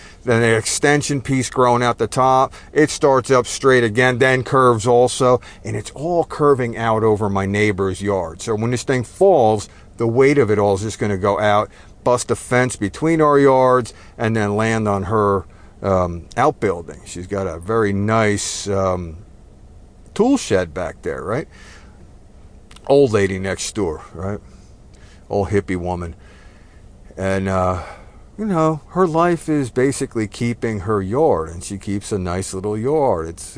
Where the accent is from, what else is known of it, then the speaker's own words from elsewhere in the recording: New Jersey, United States; now in Texas, United States; Warning, I am Texan by choice, but I was raised in New Jersey, so take cover.